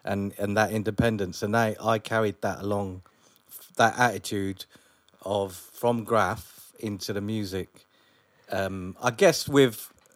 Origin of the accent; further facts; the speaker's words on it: Wembley, London, United Kingdom; because I grew up in Wembley originally.